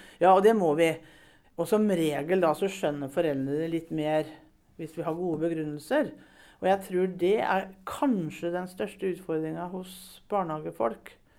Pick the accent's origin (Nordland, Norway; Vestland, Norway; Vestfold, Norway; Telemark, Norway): Telemark, Norway; Brevik; now in Sarpsborg, Norway; Brevik. Skikkelig Brevik-jente.